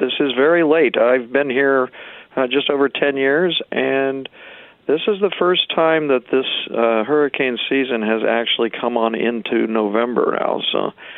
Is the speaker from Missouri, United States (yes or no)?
yes; Kansas City, Missouri, United States; We're actually from the Kansas City, Missouri area originally.